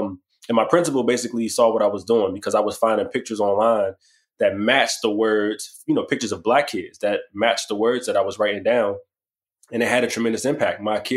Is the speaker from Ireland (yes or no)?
no; Washington, District of Columbia, United States; You know, I'm from Washington, D.C., born and raised.